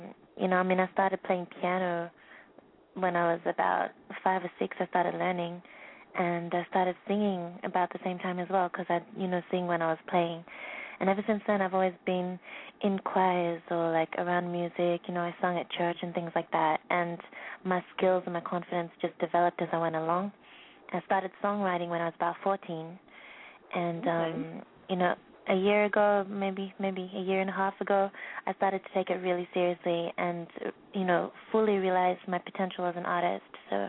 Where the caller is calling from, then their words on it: Sydney, New South Wales, Australia; I'm calling from Sydney in Australia